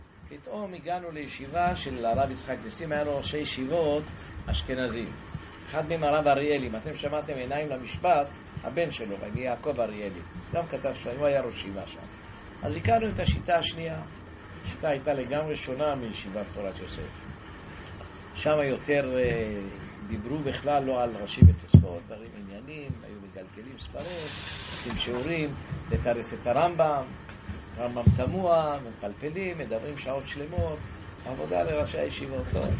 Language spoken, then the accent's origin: Hebrew; Jerusalem, Jerusalem District, Israel; born there; אני נולדתי בארץ ישראל בירושלים בזמן המנדט הבריטי ב-1940